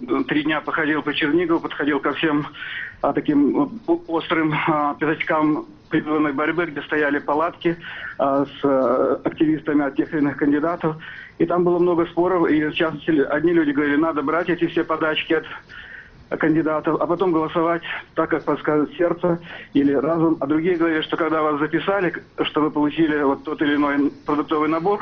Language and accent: Russian; Moscow, Russia; я представитель Москвы, москвич и даже москаль, россиянин.